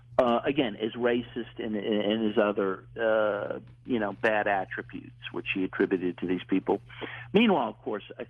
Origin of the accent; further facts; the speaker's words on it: Louisville, Kentucky, United States; born there; By the way, I'm a Kentucky boy myself. I was born in Louisville, Kentucky.